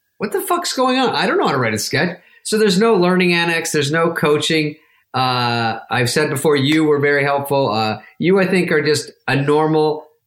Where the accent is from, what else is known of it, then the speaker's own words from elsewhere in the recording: Arizona, United States; And I've never even been really to New York. I was from Arizona. I've never really been back east. I didn't know about accents.